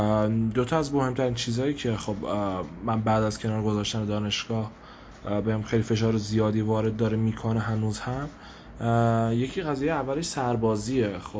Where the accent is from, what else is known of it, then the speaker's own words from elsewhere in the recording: Kerman, Iran; خب من اهل کرمانم و نتیجهش این شد که توی شهر رفسنجان که حدود 100 خورده کیلومتر با کرمان فاصله داره دانشگاه قبول شدم